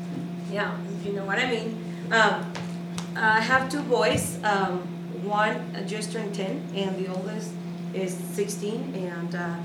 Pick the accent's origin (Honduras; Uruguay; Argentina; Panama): Panama; now in United States; Soy originalmente de Panamá, que está ubicado en Centroamérica. Y vivo aquí en los Estados Unidos ya vamos cerca de 20 años.